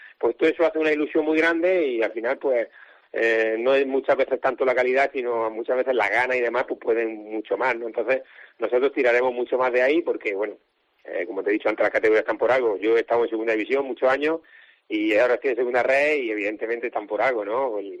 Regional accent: Águilas, Region of Murcia, Spain; es bonito, sobre todo en mi pueblo, con Águilas, ¿no? Que es mi ciudad y mi club, y me hace, la verdad, que especial ilusión este partido, sí.

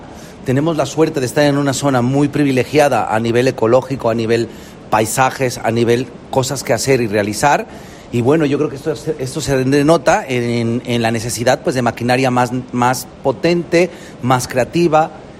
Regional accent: Mexico; Yo soy mexicano

